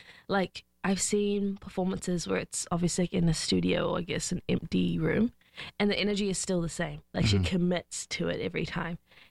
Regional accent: Wellington, New Zealand; I'm from Wellington in New Zealand

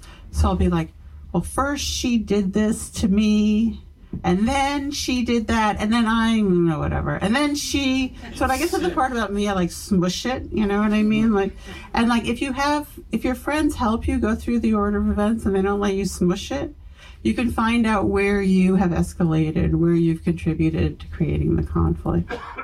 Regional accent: New York City, New York, United States; born there; So, like in 1958, when I was born in New York City

